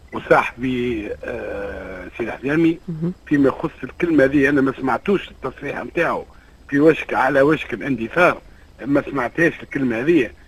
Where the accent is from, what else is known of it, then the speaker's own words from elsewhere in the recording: Tunisia; سي لو سافوار فير بارابور او زوتر اللي هما قاعدين يزحموا فينا على محل داكور. دو صحيح القطاع النسيج قاعد يمر بفتره صعيبه برشا برشا وهذا راهو مش خاص تونس